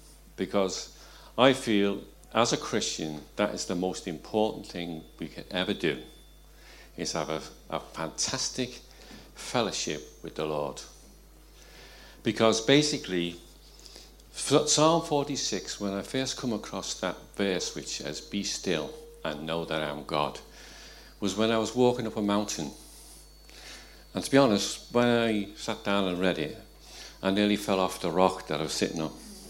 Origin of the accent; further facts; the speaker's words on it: Liverpool, North West England, United Kingdom; born there; now in Wirral, United Kingdom; Being a Scouser, and lots of people have found that out, but I'll tell everybody here now that I am. I was born in Liverpool, within a mile of the Bell Bells, you know, so I am truly a born-again Liverpudlian. I don't necessarily speak Scouse, but I can do it if need be. But I live in Wirral now.